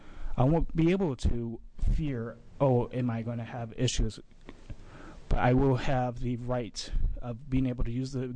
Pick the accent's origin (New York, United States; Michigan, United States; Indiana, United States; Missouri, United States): Indiana, United States; Fairmount; I'm actually originally from Fairmount, which is 45 minutes north of Earl College.